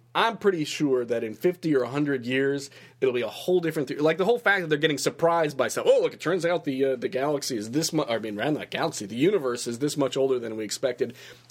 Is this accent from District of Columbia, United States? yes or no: yes; Washington, District of Columbia, United States; maybe if you're from further north and you're accustomed to normal falls like I grew up in Washington, D.C.